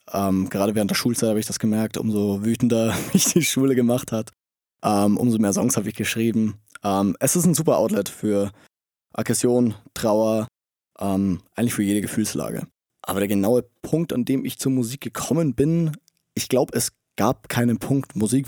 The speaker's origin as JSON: {"language": "German", "town": "Steingaden", "region": "Bavaria", "country": "Germany", "said": "Wir kommen alle aus der Nähe von Steingaden. Das ist bei Schloss Neuschwanstein ganz im Süden von Deutschland."}